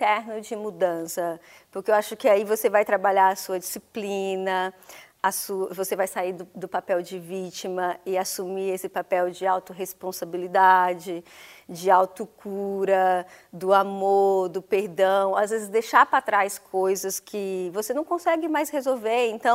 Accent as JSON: {"language": "Portuguese", "region": "Minas Gerais", "country": "Brazil", "said": "Sou do interior de Minas Gerais, do sertão mineiro, muito machismo."}